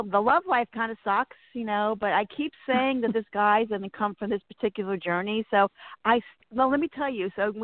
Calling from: Virginia, United States; the girl from Virginia.

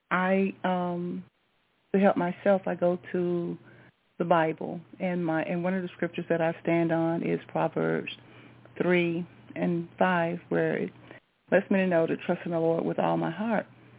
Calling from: North Carolina, United States; North Carolina.

